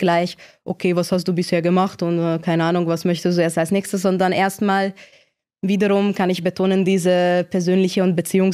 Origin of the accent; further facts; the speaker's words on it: Hungary; first language Hungarian; German is a second language; moved away; also ich komme ja ursprünglich aus Ungarn, deswegen meine Muttersprache ist Ungarisch.